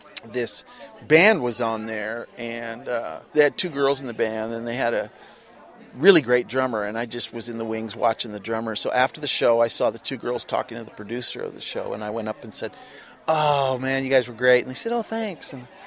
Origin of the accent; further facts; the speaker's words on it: Monterey, California, United States; when I was learning how to play electric guitar growing up in Monterey, California, I go over to Salinas to the VFW on Sunday afternoon.